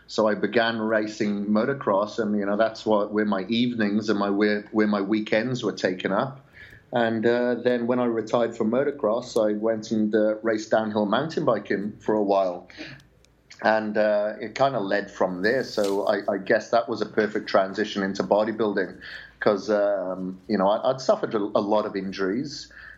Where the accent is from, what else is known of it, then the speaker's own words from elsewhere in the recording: Wales, United Kingdom; And I still think of myself as that farm boy growing up in Wales, to be honest with you.